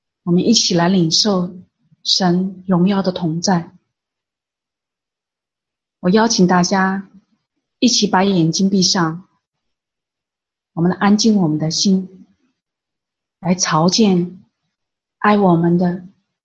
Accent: China; 大家好，我是来自中国大陆的

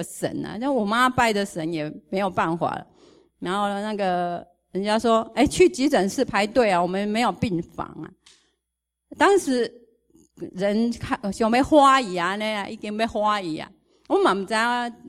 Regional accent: Taiwan; 我们是台湾人

